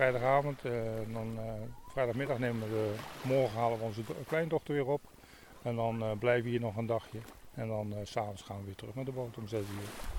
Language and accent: Dutch; Kampen, Overijssel, Netherlands; Ik kom uit Kampen. Een gemeente Kampen uit Overijssel.